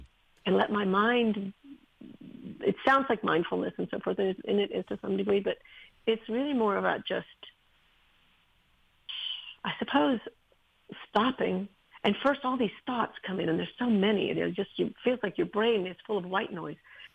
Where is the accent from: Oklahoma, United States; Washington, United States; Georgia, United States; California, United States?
Georgia, United States; Decatur; also born or lived in Havana, Cuba; And I grew up in a little town in Georgia called Decatur. And yo hablo español porque yo me crié en una familia cubana. I speak Spanish because I grew up in a Cuban family and we spoke Spanish. But I also grew up in the South